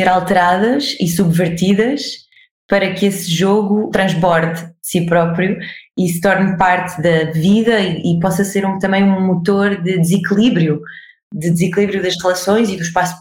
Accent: Oeiras, Lisbon, Portugal; Nasci em Lisboa, cresci entre Oeiras e Lisboa, vivi a minha infância em Oeiras e depois cresci entre os dois

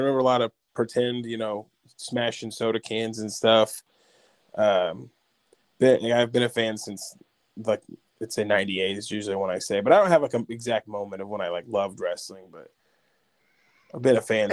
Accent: Carbondale, Illinois, United States; Yep. I was born here in Carbondale, and I've been lucky enough to go to college here and actually find a job here.

